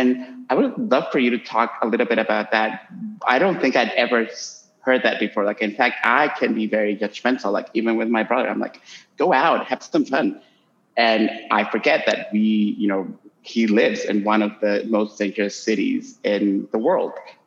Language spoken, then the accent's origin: English; Honduras; I'm currently in my home country in Honduras